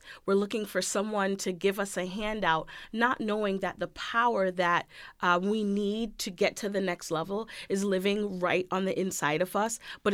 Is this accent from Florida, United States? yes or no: yes; Florida, United States; now in Rochester, United States; And then after moving here to the city of Rochester, because I'm from Florida